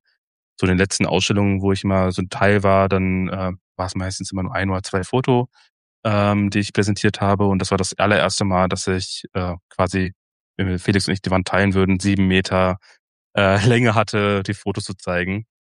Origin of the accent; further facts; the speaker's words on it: Hanover, Lower Saxony, Germany; Ich bin ja aufgewachsen in Hannover und wenn man Hannover-Berlin vergleicht, ist natürlich zwei verschiedene Welten, obwohl Hannover auch eine Landeshauptstadt ist. Im Vergleich zu Berlin immer noch klein, ich würde nicht sagen dörflich, aber schon Kleinstädter-Vibes, könnte man vielleicht sagen.